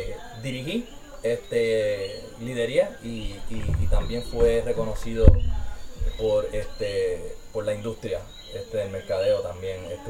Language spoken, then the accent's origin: Spanish; Puerto Rico; now in Washington, D.C., United States; Yo me mudé de Puerto Rico en el 2007 a Washington, D.C.